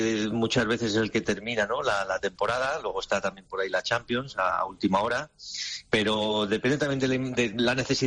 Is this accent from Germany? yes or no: no; Benidorm, Valencian Community, Spain; estaba por aquí, por la zona de Alicante, en Benidorm, en mi pueblo